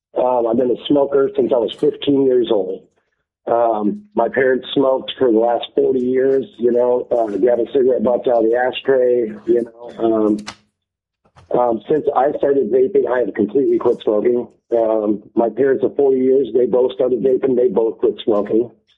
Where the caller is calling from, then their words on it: Sterling, Alaska, United States; I'm calling from Sterling, Alaska.